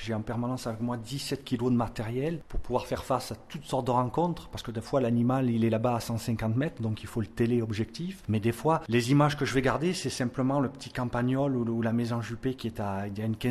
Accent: France; En tant que Français, que Gaulois, je suis tombé dedans quand j'étais petit, entre guillemets. J'ai eu la chance d'avoir des parents qui habitaient à Sceaux, des parents enseignants

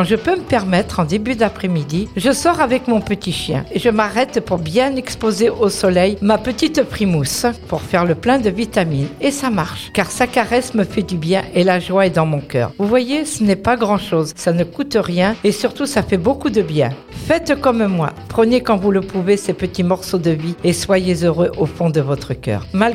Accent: Brittany, France; Je suis bretonne et chez nous, nous faisons des beignets sucrés.

